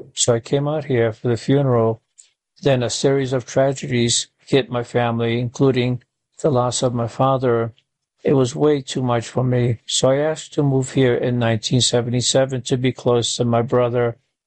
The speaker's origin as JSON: {"language": "English", "town": "Rapid City", "region": "South Dakota", "country": "United States", "tie": "born or raised there", "said": "I grew up in Rapid City, South Dakota, and the Monsignor who ran our parish closed the kitchen on Saturday and Sunday"}